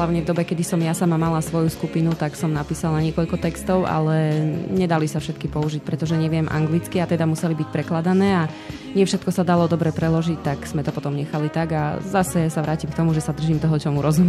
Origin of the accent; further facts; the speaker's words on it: Margecany, Košice Region, Slovakia; also born or lived in Gelnica; now in Košice, Slovakia; ja som sa narodila v Gelnici, ale skoro celý svoj život som prežila v Margecanoch a posledných niekoľko rokov žijem v Košiciach. V Košiciach žijem kvôli tomu, pretože som si tu našla prácu, aj manžela.